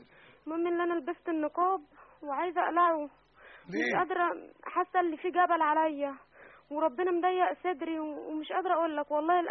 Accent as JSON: {"language": "Arabic", "town": "Cairo", "region": "Cairo Governorate", "country": "Egypt", "said": "انا من القاهره"}